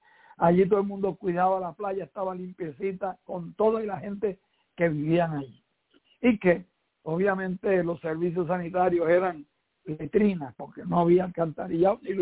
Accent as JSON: {"language": "Spanish", "town": "Vega Alta", "country": "Puerto Rico", "tie": "born there", "said": "yo tengo 79 años. Yo nací en Vega Alta, a la orilla de la playa prácticamente"}